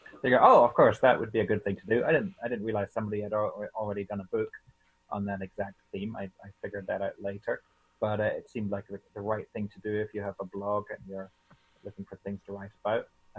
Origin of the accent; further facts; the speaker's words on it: Scotland, United Kingdom; I think I may have gotten the job because I'm Scottish